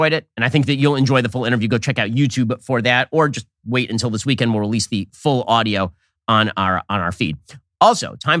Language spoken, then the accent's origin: English; Florida, United States; I did an event with Governor Ron DeSantis of Florida, best governor in America, governor of my home state.